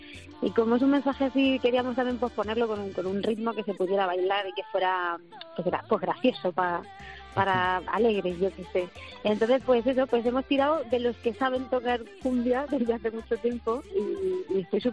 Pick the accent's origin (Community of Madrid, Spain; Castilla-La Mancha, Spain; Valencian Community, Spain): Castilla-La Mancha, Spain; en cuanto descubres un poquito de mi tierra manchega, bueno, yo creo que te quedas ahí, ¿no?